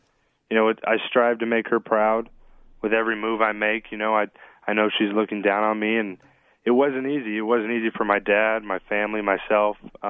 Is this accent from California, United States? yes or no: yes; Fresno, California, United States; growing up in Fresno, California, living in Clovis, you know, just my dad.